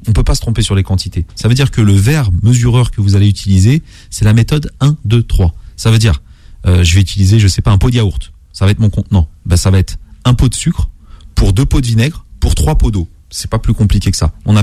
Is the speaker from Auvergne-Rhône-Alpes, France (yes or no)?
yes; La Bourboule, Auvergne-Rhône-Alpes, France; mon terroir préféré à la base, c'est l'Auvergne. Je suis un Auvergnat de jeunesse.